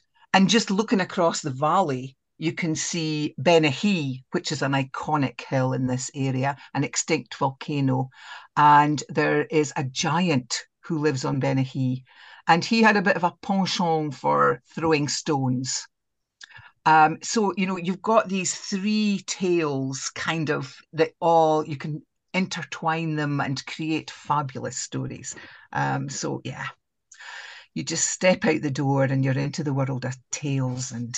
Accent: Scotland, United Kingdom; first language Doric; As I say, Doric is my mother tongue. It's what I spoke all the time when I was a bairn.

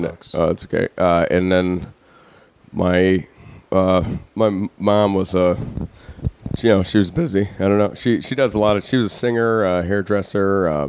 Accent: Atlanta, Georgia, United States; Yeah. Yeah, I'm from Atlanta.

